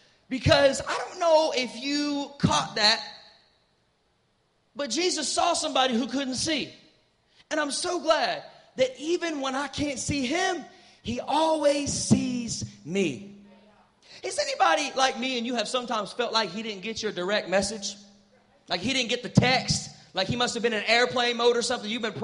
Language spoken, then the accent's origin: English; Southern United States, United States; I'm from the South, y'all.